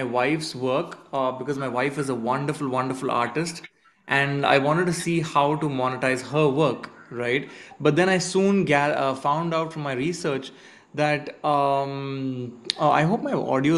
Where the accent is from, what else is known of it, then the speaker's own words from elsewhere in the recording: India; I'm a musician from India.